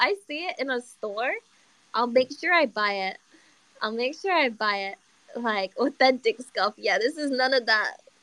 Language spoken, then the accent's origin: English; United Kingdom; accent: British; Some of my extended family can't understand my British accent, so I have to make my accent closer to their.